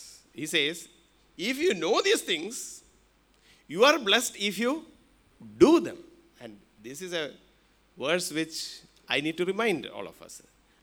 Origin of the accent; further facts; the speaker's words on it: India; No, I am an Indian. I was born here in India.